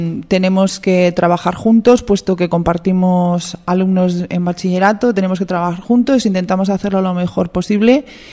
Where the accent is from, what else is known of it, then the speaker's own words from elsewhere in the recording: Miranda de Ebro, Castile and León, Spain; un viejo grupo de mi pueblo, de Miranda, que hace música de jazz